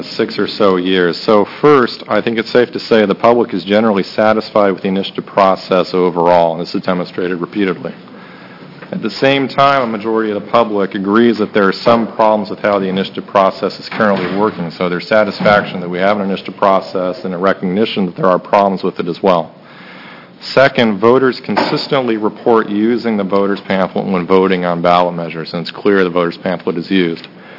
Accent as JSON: {"language": "English", "town": "Eugene", "region": "Oregon", "country": "United States", "said": "I'm from Eugene, Oregon."}